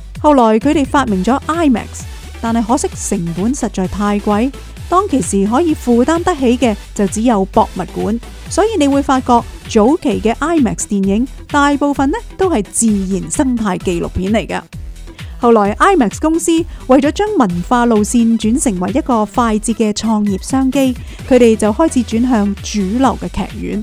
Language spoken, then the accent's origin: Chinese; Canada; 不妨由另一个角度去感受下我们加拿大人的自豪